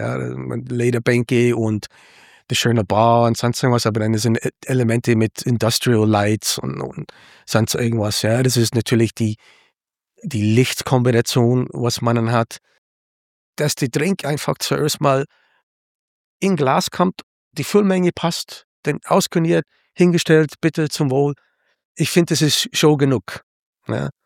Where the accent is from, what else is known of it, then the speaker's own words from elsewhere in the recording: New York, United States; German is a second language; moved away as an adult; now in Munich, Delaware, United States; Ja, ich komme aus New York und bin irgendwie nach München gelandet